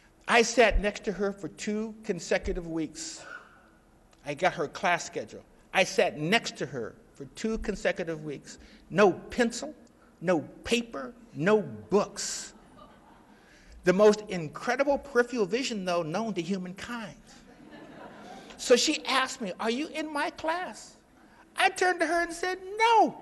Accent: Spokane, Washington, United States; I grew up in Spokane where if my neighborhood had fallen off the planet, they would probably had a celebration.

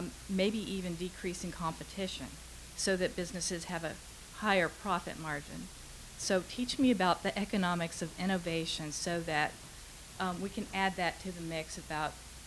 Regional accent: Arlington, Virginia, United States; from Arlington, Virginia.

